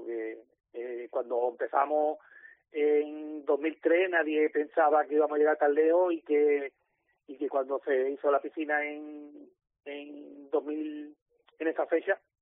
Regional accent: Chiclana de la Frontera, Andalusia, Spain; mi población, mi pueblo, Mochiclana, que somos 90.000 habitantes

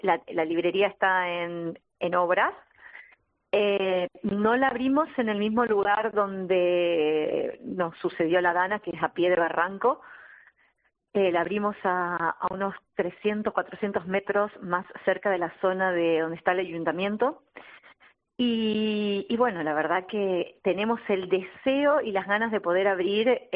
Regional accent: Argentina; now in Spain; somos argentinos, vinimos ya va a ser 8 años aquí a España, y esto en Argentina no suele ser

